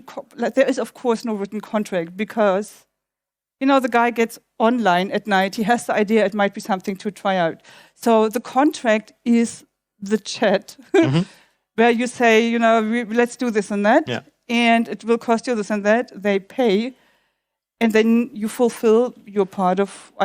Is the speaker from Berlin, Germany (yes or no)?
yes; Berlin, Germany; but I grew up in Berlin, been living here for decades